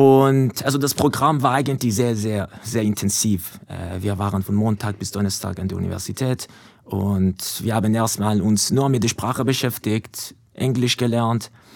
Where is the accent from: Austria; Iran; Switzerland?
Iran; German is a second language; now in Germany; Also ich komme aus dem Iran. Also ich bin im Iran geboren und ja, groß geworden. Und also ich bin 50% Iraker, 50% Iraner. Die Mutter kommt aus dem Irak.